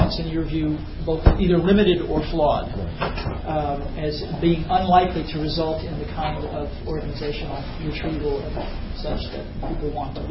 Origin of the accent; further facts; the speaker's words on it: California, United States; born there; Since I was born in California.